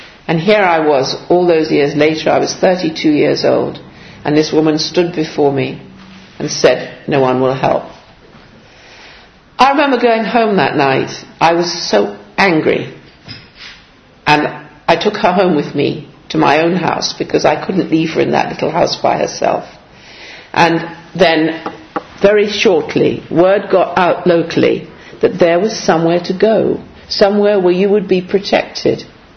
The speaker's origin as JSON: {"language": "English", "country": "China", "tie": "born or raised there", "also_born_or_lived": "Middle East", "moved": "yes", "lives_now": "England", "said": "And I had been brought up in China. I was born in China. I'd lived in the Middle East."}